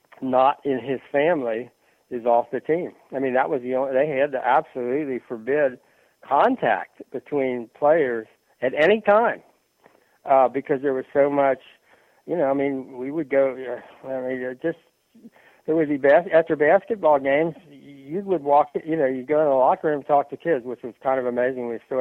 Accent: Cincinnati, Ohio, United States; And, I grew up in Cincinnati

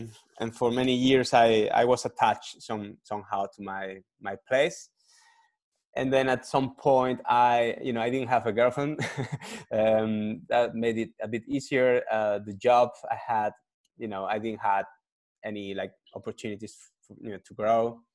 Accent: Spain; English is a second language; moved away as an adult; now in Netherlands; I'm from Spain originally, and I'm living here for 12 years already in the Netherlands.

